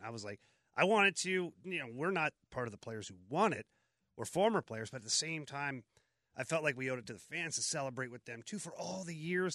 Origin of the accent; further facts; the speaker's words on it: Canada; Well, I'm from Canada, right?